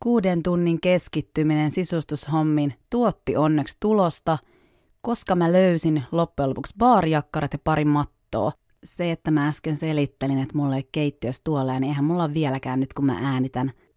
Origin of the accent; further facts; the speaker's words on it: Savo, Finland; miksi mulla ei kunnollista Savon murretta, kun on sieltä kotosi.